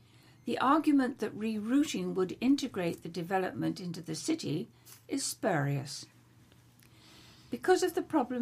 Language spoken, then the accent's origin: English; South East England, United Kingdom; Being born and bred in Hampshire, I do not wish to be tied with a pig